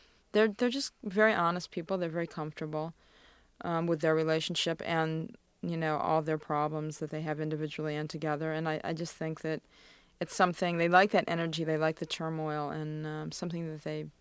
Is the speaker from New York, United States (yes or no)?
no; Arizona, United States; I'm Jewish. I grew up in Arizona, and there was that kind of, you know, detached experience we'd both had